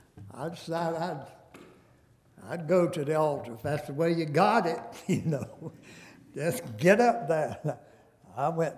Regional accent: North Carolina, United States; I'm from North Carolina. God called me to preach, I come here to go to school.

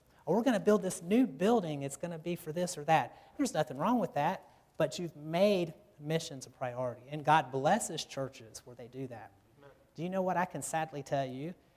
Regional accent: Virginia, United States; Up where I grew up in Virginia, all the churches there that are started are splits off of other churches

